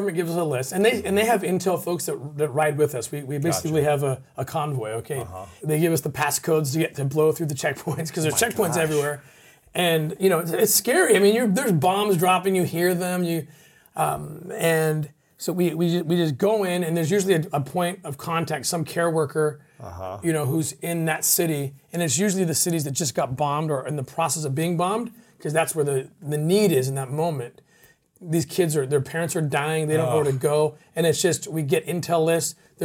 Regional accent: Netherlands; English is a second language; I'm a Dutch. I'm from Holland.

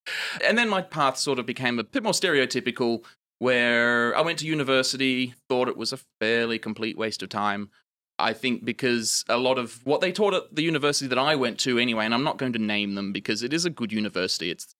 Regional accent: Outback, Australia; So I grew up in the Australian outback, if you can't tell of my accent, not an American.

